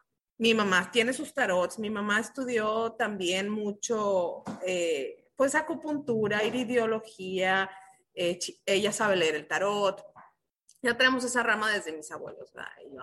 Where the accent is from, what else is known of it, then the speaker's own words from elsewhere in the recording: Mexico; Porque el catolicismo que como mexicano nosotros profesamos o como brujas es 100% cultural